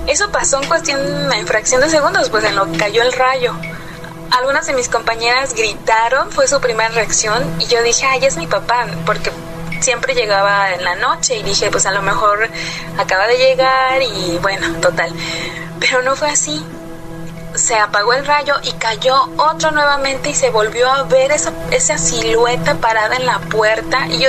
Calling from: Cuernavaca, Morelos, Mexico; de Cuernavaca.

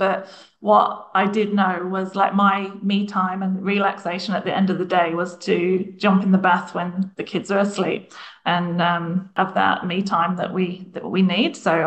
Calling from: New Zealand; I'm calling from New Zealand today.

